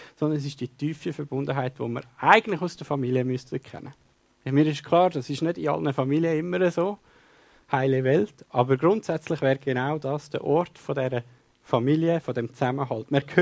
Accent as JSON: {"language": "German", "country": "Switzerland", "said": "ich glaube, manchmal sind wir Schweizer da ganz ähnlich."}